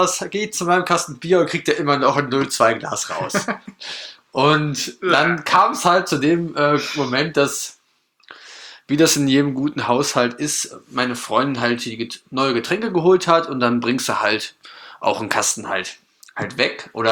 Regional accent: North Rhine-Westphalia, Germany; wir kommen aus NRW

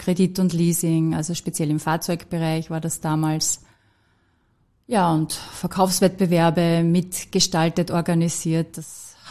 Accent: Austria; aus der Region heraus, wo ich herkomme, aus dem Ennstal

